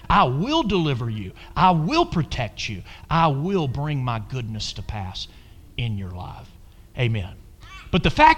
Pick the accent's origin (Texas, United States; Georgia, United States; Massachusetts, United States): Georgia, United States; Athens; I was born and raised in Athens, Georgia.